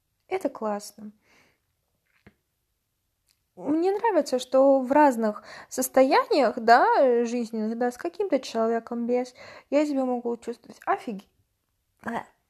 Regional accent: Russia; я русская, я из России, что такой бэкграунд исторический, литературный, какой-то вот идейно-духовный.

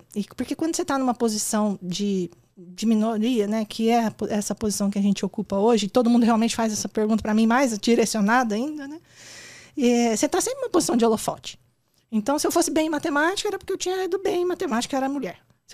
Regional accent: Minas Gerais, Brazil; accent: mineiro; É, eu sou mineira, né? Então vocês vão perceber ao longo do podcast, quanto mais eu falo, mais mineira eu fico.

